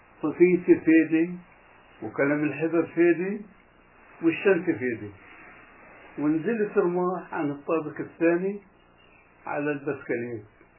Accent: Kafr Ana, Palestine; فأنا كنت أروح على من قريتنا من كفرعانة للعباسية على بسكليت.

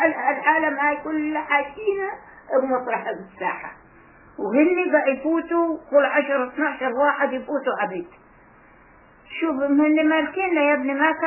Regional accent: Palestine; moved away; عقب احنا مطلعنا عاد من فلسطين

